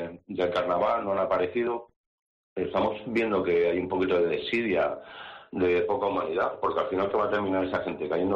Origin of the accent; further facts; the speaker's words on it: Madrid, Community of Madrid, Spain; now in Tenerife, Spain; Ni en Madrid, yo soy de Madrid, llevo aquí ya 17 años, pero ni en Madrid están esos precios.